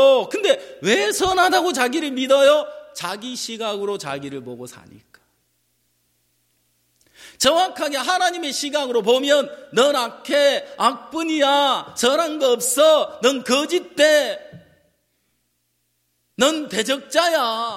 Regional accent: Jeolla, South Korea; 이거 우리 고향에서 그냥 평상시 늘 쓰는 말이거든. 그 뭐 정말 늘 쓰는 말이에요. 전라도에서

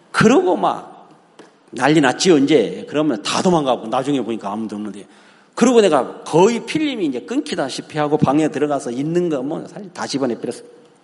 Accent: Daejeon, South Korea; 제가 고향이 대전이 아주 토백인데, 충청도 토백에.

